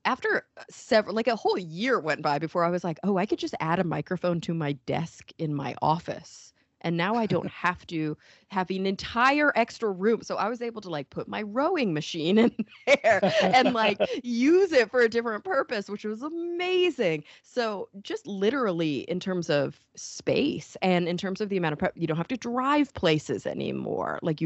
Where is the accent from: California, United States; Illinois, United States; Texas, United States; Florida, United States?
Texas, United States; Plano; And we are actually going to be in Dallas, so close to hometown. I grew up in Plano. My mother lives in Dallas.